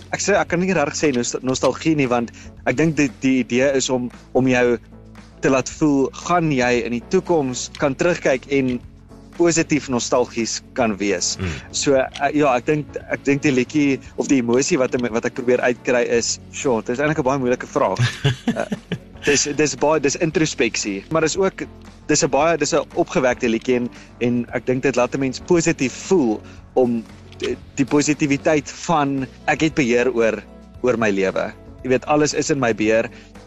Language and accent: Afrikaans; Johannesburg, Gauteng, South Africa; also born or lived in Pretoria; Wel eerstens ek het groot geword in Johannesburg. Ek is toe so begin hoërskool se kant toe Pretoria toe getrek.